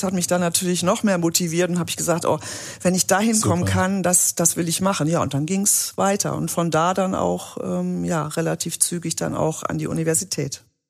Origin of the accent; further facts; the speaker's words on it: Glückstadt, Schleswig-Holstein, Germany; Ich bin in Glückstadt geboren und bis zum Abitur gewesen. Glückstadt ist westlich von Hamburg.